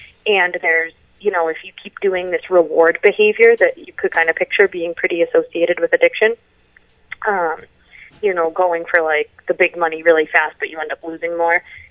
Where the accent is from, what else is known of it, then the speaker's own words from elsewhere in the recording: Boston, Massachusetts, United States; South Boston Collaborative, where I got a lot of my training, which is a substance abuse clinic in my hometown.